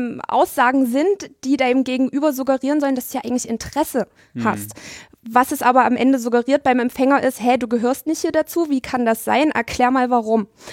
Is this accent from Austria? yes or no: no; Dresden, Saxony, Germany; Und dann antworte ich mit aus Dresden